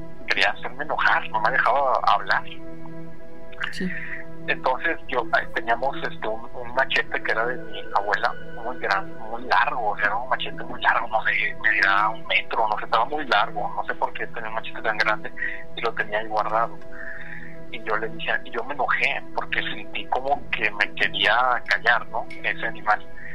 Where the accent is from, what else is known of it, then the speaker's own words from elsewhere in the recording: Monterrey, Nuevo León, Mexico; moved away; pero en mi tiempo en México, cuando allá crecí y nací en Monterrey, pues sí era algo común, ¿no?